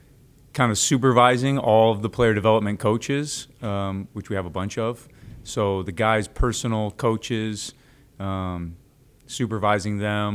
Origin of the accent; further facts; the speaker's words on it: Royal Oak, Michigan, United States; So just had a pretty storybook childhood growing up in Royal Oak, playing outside, you know, playing hockey in the street